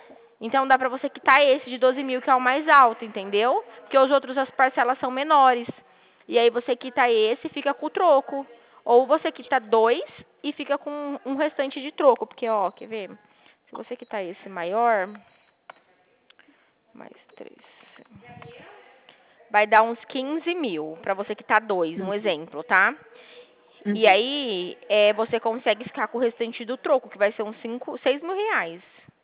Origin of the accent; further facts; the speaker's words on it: Dracena, São Paulo, Brazil; Eu também sou de Dracena.